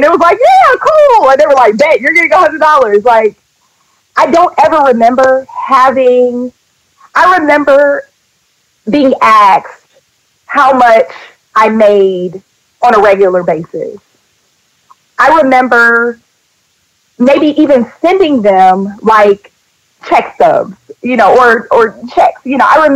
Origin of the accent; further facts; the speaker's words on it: Detroit, Michigan, United States; I'm from Detroit in real life